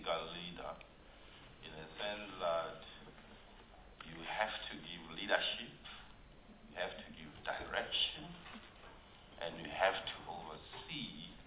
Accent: South Africa; That is a significant achievement, being a South African in a global space.

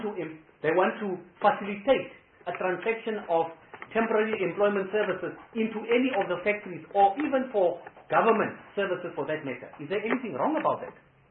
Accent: Northern Cape, South Africa; I'm speaking about the Northern Cape in particular because I'm coming from the Northern Cape.

